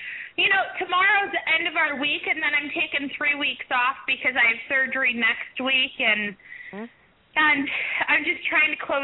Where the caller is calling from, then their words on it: Minneapolis, Minnesota, United States; I'm doing fabulous. A little cold. I'm calling from Minneapolis.